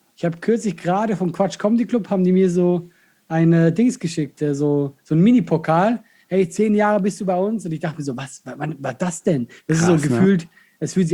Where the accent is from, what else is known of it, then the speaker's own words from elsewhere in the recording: Switzerland; ich komme aus der Schweiz, ich möchte Schauspieler werden.